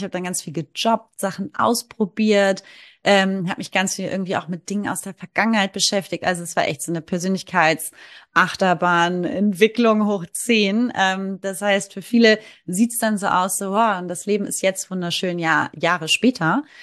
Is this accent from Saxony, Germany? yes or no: no; Hamburg, Germany; Ich komme aus Hamburg, aus der Großstadt, direkt City.